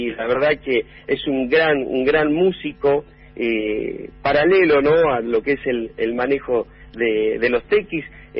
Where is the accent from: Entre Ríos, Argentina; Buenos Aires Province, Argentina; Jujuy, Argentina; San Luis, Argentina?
Jujuy, Argentina; also born or lived in Güemes; soy nacido en Güemes, sí, y desde muy chiquito me vine a vivir acá a Jujuy, donde he crecido, estoy acá